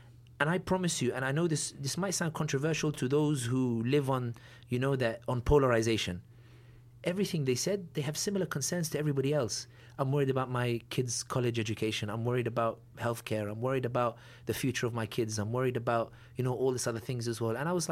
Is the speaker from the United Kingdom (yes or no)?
yes; England, United Kingdom; I'm from His Majesty's Kingdom and from England.